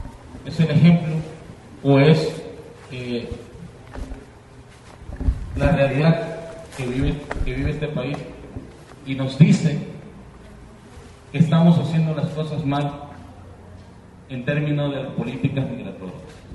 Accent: Mexico

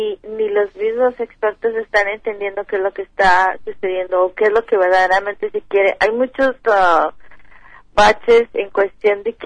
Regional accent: Chihuahua, Mexico; porque soy de Chihuahua

